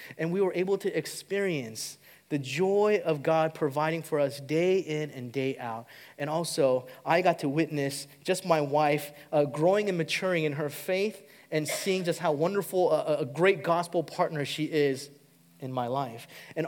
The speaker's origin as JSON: {"language": "English", "region": "California", "country": "United States", "tie": "born or raised there", "said": "You know, me and my wife, we grew up in Southern California our entire lives, and you know, life couldn't have been better."}